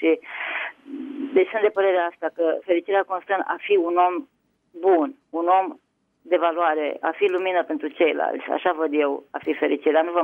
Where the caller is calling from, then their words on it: Timișoara, Timiș County, Romania; din Timișoara.